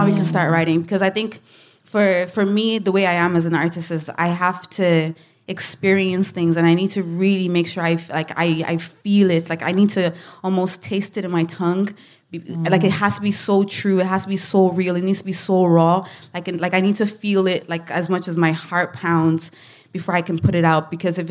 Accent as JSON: {"language": "English", "country": "Ireland", "said": "being Black, being Irish, living in Ireland"}